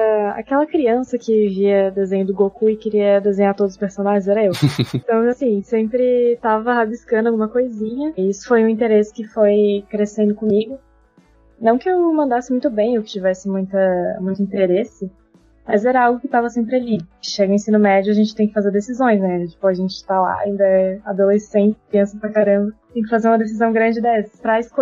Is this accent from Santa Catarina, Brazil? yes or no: yes; Florianópolis, Santa Catarina, Brazil; Tenho 19 anos. Sou aqui de Floripa. Estudo design na UFSC, aqui em Floripa mesmo.